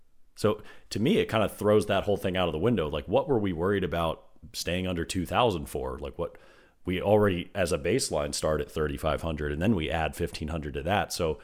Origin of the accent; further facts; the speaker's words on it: Washington, District of Columbia, United States; I'm from the Washington, D.C. area.